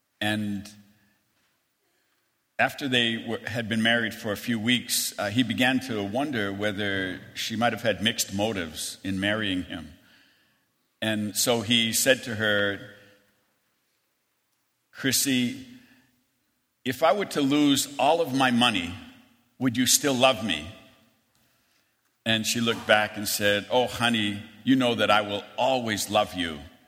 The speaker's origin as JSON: {"language": "English", "region": "Maine", "country": "United States", "tie": "born or raised there", "said": "in the election of 1884, when from my home state, James G. Blaine was the Republican nominee for the presidency. He was also called the Continental Liar from the state of Maine"}